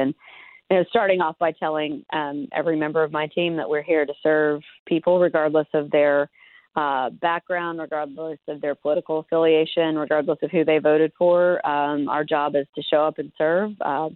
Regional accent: Oklahoma, United States; I'm looking at it through the lens of myself as an Oklahoman, a member of this community, as an American

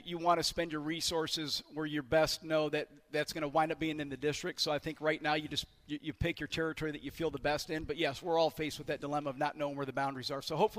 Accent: Monroe, Georgia, United States; Yep, I'm from Walton County, Monroe, Georgia.

